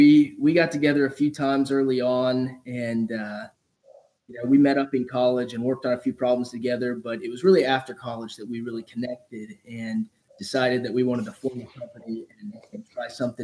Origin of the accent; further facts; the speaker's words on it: Ohio, United States; now in Chicago, United States; I am a mechanical engineer. I live in the Chicago area right now, but I'm originally from Ohio.